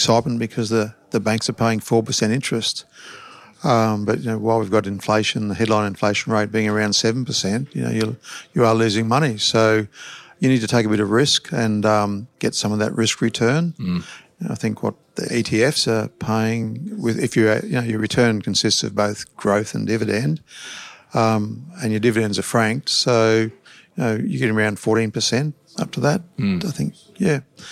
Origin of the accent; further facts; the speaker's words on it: Brisbane, Queensland, Australia; also born or lived in Victoria / Dalby; I was born in Victoria. Then we came to Queensland, went to Dalby, and Then I was probably in year seven when we came to Brisbane. Lived here most of my life.